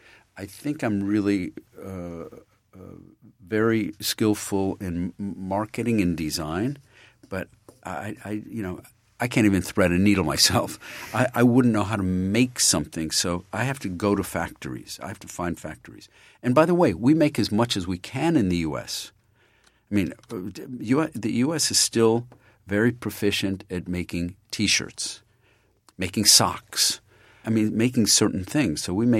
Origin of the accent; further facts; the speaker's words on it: Elmira, New York, United States; My family, I'm from Elmira, New York, where they used to have typewriter factories, glass factories, shoe factories. They're all closed.